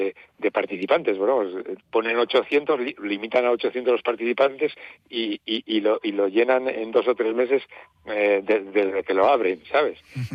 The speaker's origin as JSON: {"language": "Spanish", "town": "Matienzo", "region": "Cantabria", "country": "Spain", "said": "el echar a andar en Matienzo, pues sí, aparte que es mi pueblo"}